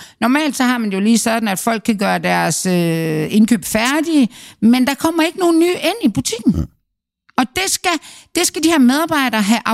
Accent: Aarhus, Central Denmark Region, Denmark; Nu er jeg jo fra Aarhus.

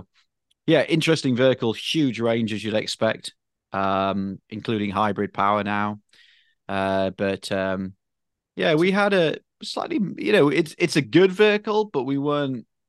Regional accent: United Kingdom; I always say to people, obviously I'm British

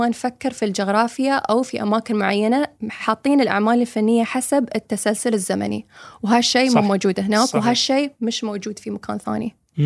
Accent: United Arab Emirates; مفهوم المتاحف عندنا في الإمارات أنا ما أحس أن هذا شيء جديد

